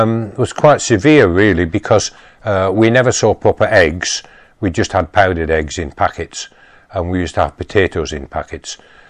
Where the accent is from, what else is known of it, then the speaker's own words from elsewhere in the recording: Huddersfield, Yorkshire and the Humber, United Kingdom; I grew up in Huddersfield in Yorkshire.